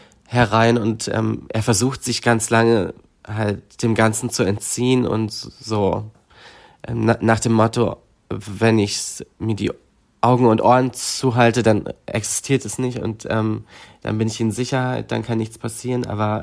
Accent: Bavaria, Germany; accent: Bavarian; weil das Bayern ist halt mein Heimatort, da bin ich aufgewachsen. Ich spreche den Dialekt auch und ich habe da einfach nochmal einen stärkeren persönlichen Bezug dazu.

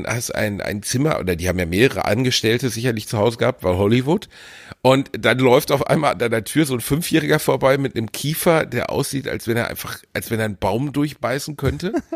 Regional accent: Germany; Immer versuchen wir uns über die wohlverdienten Österreicher selbst zu profilieren, so sind wir Deutsche halt.

